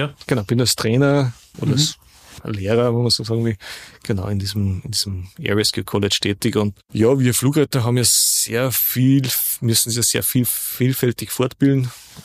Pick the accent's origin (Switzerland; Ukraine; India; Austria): Austria; Upper Austria; ich komme aus dem Müviertel